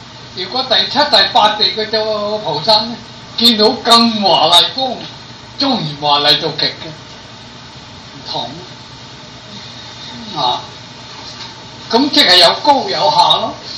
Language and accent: Cantonese; China; 因为当时嘅咧，我哋中国人嘅一尺咧，就等于印度人啊